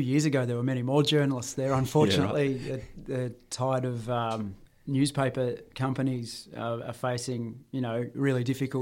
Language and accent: English; Ocean Grove, Victoria, Australia; I grew up in Ocean Grove on the coast past Geelong and then on a farm from when I was 12, about 12 minutes inland from Torquay.